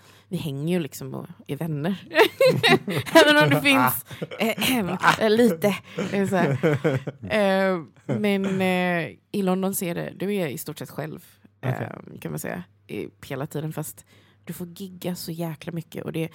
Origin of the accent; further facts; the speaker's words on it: Sweden; Jag är svensk. Det är det. Jag kör att jag är svensk och kines.